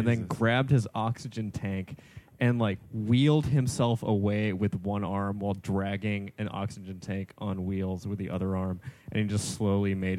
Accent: San Diego, California, United States; I grew up in San Diego, which means I went to Comic-Con every single year

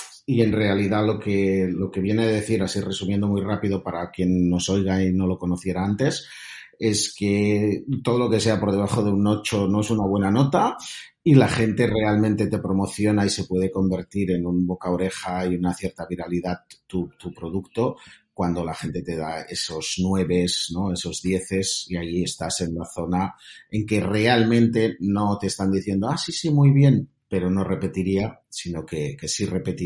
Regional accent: Barcelona, Catalonia, Spain; soy de Barcelona

